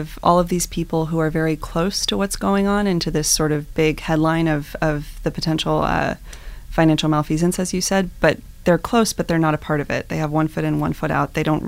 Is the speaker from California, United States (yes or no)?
yes; Los Angeles, California, United States; So I did not grow up in Greenwich in Connecticut, but I grew up in Los Angeles in a very wealthy community, but my family circumstances were a bit more modest.